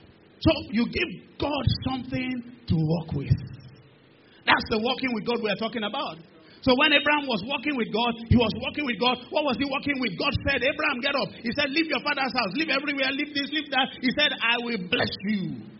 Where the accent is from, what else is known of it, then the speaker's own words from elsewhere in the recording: Ibadan, Oyo, Nigeria; I didn't grow up in Lagos. I'm born and bred in Ibadan. I went to school in Ibadan. All the schools I went is in Ibadan.